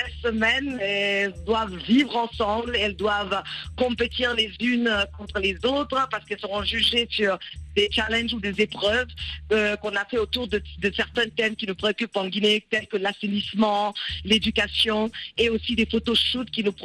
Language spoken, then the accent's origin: French; United States; Comme tu as dit, j'ai grandi aux États-Unis, donc j'ai grandi avec la télévision américaine